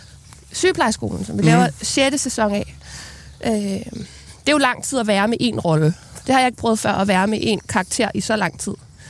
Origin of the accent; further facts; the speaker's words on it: Copenhagen, Capital Region of Denmark, Denmark; born there; jeg er født på Nyhavn.